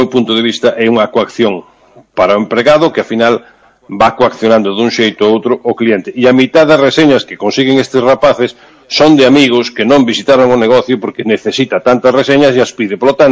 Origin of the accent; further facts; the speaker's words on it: Galicia, Spain; Bueno, como bo galego, vouche dar unha resposta